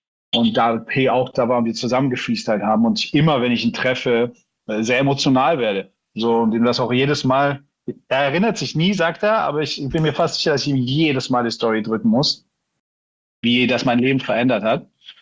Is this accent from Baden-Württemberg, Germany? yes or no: yes; Rottweil, Baden-Württemberg, Germany; aus Rottweil, meiner Heimatstadt